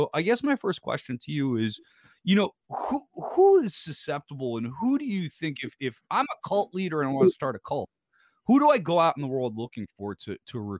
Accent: New Jersey, United States; I mean, I come from North Jersey and with a bunch of Polish people, they're not going to let me get away with not coming to visit every once in a while.

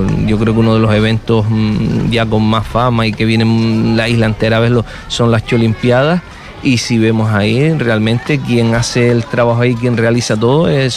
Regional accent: Tiscamanita, Canary Islands, Spain; Yo soy de Tiscamanita y siempre recordamos Gran Tarajal como un pueblo participativo en todo.

